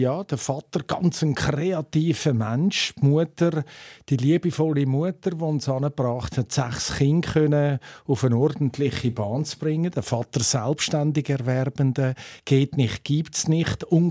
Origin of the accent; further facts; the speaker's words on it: Zurich, Switzerland; wir sind in Bellevue aufgewachsen, dort im Kindergarten. Also wirklich mitten in der Stadt Zürich